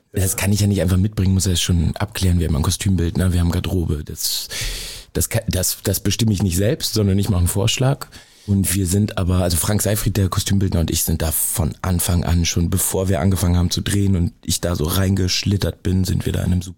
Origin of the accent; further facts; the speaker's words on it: Hamburg, Germany; Ich bin halb in Stalshoop groß geworden, ich bin halb in Sasel und halb in Stalshoop groß geworden, also zwei Welten, die man erstmal nicht zusammenkriegt.